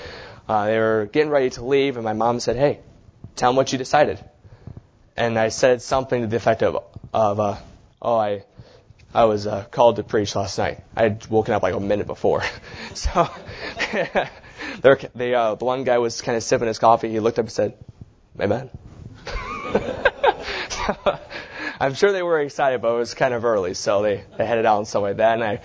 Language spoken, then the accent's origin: English; Mount Pleasant, Michigan, United States; I was born in Michigan, and Mount Pleasant, Michigan is about, if you know this, the shape of Michigan is like kind of like a hand. It's kind of right about there, and I grew up about there in Michigan for about 15 years.